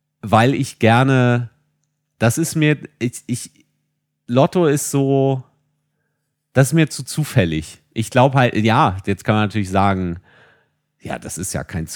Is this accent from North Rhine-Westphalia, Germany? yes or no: no; Kiel, Schleswig-Holstein, Germany; born there; komm gebürtig aus Kiel